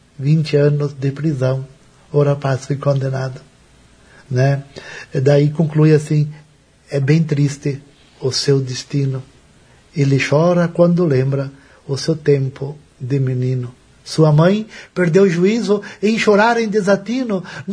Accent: Áurea, Rio Grande do Sul, Brazil; com o meu pároco da minha terra, lá de Áurea.

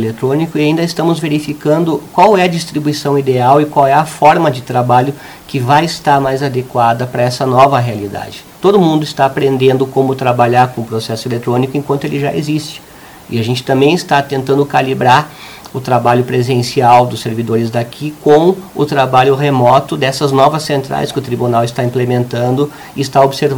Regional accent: Carazinho, Rio Grande do Sul, Brazil; Eu sou natural de Carazinho, aqui do lado.

